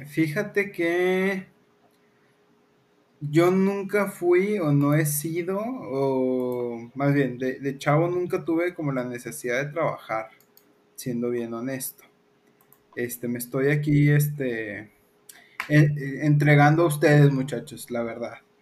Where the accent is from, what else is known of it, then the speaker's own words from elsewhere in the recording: Gómez Palacio, Durango, Mexico; pero de la feria de Gómez Palacio de Durango, de donde yo soy oriundo.